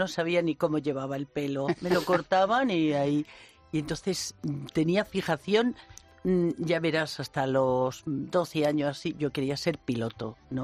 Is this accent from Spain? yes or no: yes; Madrid, Community of Madrid, Spain; me crié en Madrid, pero sí pasé la primera vez que fui al colegio, un curso en una aldeíta de los Picos de Europa de León Balbuena del Roblo